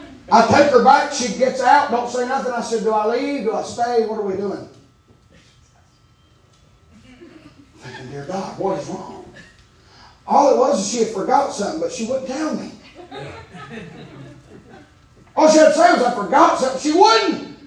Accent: Gatlinburg, Tennessee, United States; You understand, I'm from Gatlinburg.

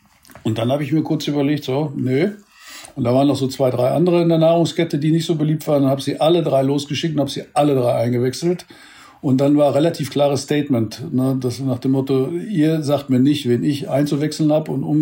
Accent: North Rhine-Westphalia, Germany; born there; da wo ich geboren bin im Münsterland

